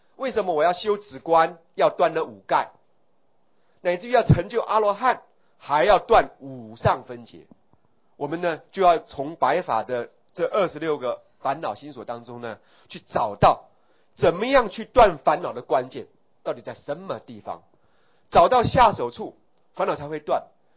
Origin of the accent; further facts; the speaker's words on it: Taiwan; 比如说呢，我们台湾人啊，只要有一个人出到国外去啊